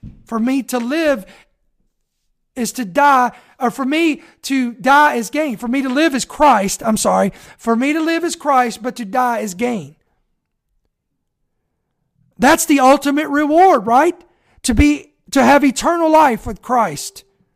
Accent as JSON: {"language": "English", "country": "United States", "said": "But I'm an American. I can stand in the gap for my country."}